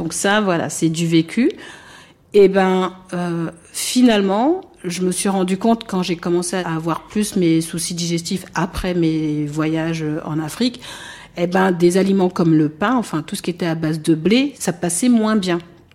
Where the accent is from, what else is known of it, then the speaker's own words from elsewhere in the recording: France; Je suis née en France, j'ai toujours vécu en France. Et je suis très peu allée sur le continent.